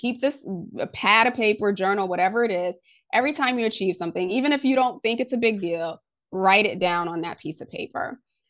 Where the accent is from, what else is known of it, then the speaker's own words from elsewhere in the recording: Connecticut, United States; also born or lived in Haiti; So I was actually born in Haiti. And I migrated here to the U.S. Just shy of four. I grew up in Connecticut